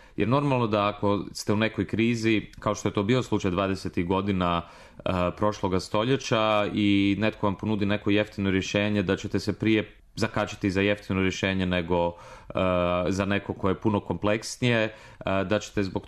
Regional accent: Croatia; Pa eto, ja dolazim iz Hrvatske

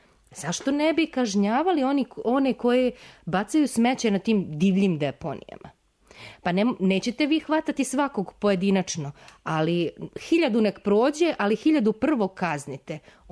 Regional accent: Serbia; ja sam inače rodom iz zapadne Srbije, ja kad pogledam moju Drinu, mene muka uhvati.

